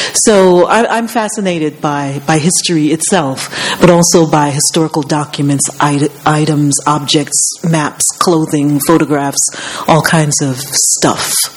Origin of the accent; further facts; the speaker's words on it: New Orleans, Louisiana, United States; I grew up in New Orleans, which is a city that is infested with history.